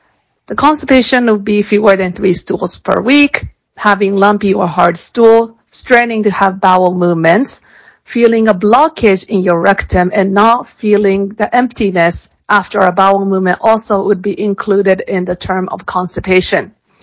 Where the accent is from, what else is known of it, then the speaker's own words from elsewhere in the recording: United States; accent: American; And I speak mainly English, as you can see from my American accent. I grew up in U.S., but I practiced mainly in Japan and U.S.